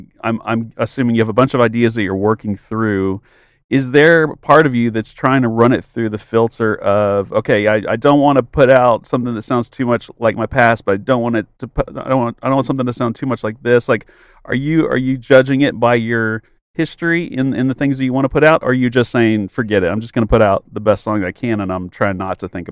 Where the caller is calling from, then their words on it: Dallas, Texas, United States; I'm calling you from Dallas.